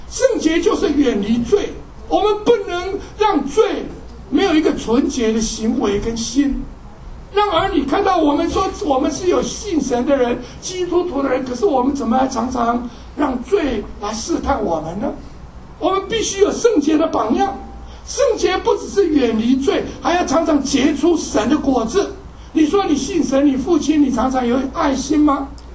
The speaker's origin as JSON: {"language": "Chinese", "country": "China", "said": "所以有人说，我们中国人呢"}